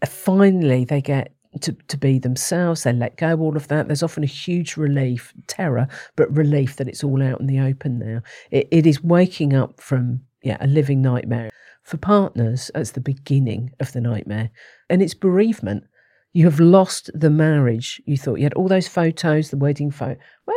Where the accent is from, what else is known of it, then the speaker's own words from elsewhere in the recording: Bournemouth, South West England, United Kingdom; I'm actually from Bournemouth, and which is slightly odd because I've done a full circle and I'm back there again without even knowing that I'd come from Bournemouth.